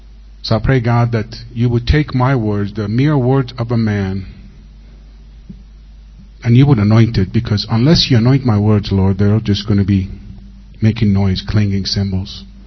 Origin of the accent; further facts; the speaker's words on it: Iran; now in United States; So when I got to America, it was a little different because growing up in Iran, all we were watching was movies like